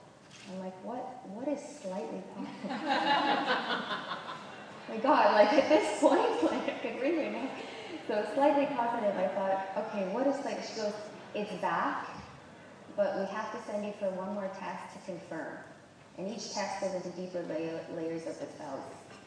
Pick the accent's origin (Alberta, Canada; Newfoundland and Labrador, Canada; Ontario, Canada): Ontario, Canada; now in Montreal, Canada; I always wanted to move to Montreal. I was from Ontario, and I found my way there. I moved there alone with my daughter